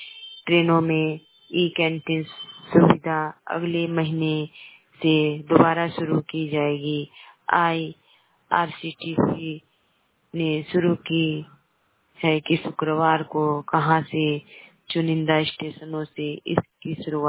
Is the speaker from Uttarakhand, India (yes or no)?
yes; Nagri, Uttarakhand, India; मैं नगरी उत्तराखंड से हूँ।